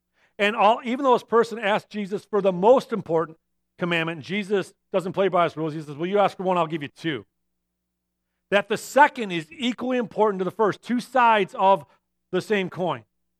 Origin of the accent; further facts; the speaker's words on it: Michigan, United States; Now, I'm born and raised in Michigan, so I'm not surprised that it snowed yesterday and it might snow today.